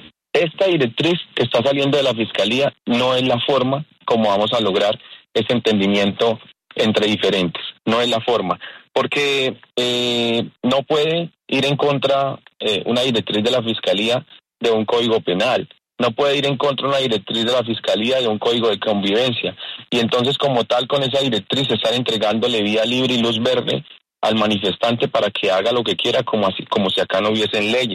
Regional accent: Colombia; Siento que necesitamos todos como colombianos, tanto el que protesta como el que regula esa protesta

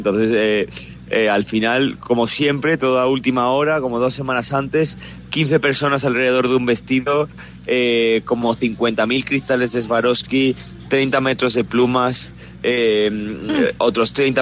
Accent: Andalusia, Spain; del sur de España, que es de donde yo soy, ¿no?

